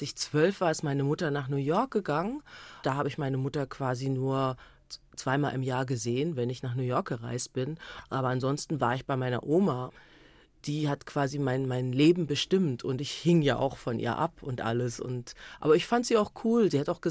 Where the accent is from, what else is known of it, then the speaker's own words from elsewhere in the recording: Kassel, Hesse, Germany; Und wenn Leute dann fragen, woher kommst du? Und du sagst, du kommst aus Kassel